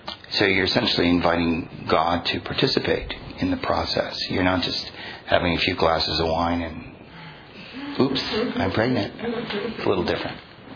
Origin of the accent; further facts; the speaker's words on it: Canada; I was living in Canada. I was born and raised in Canada.